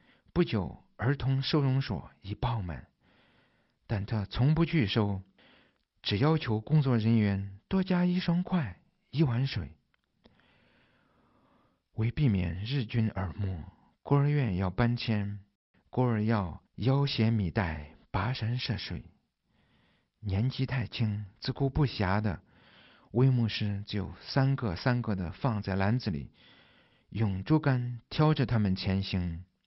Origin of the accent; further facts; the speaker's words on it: Henan, China; 传教士在我们家乡河南传扬基督教的故事，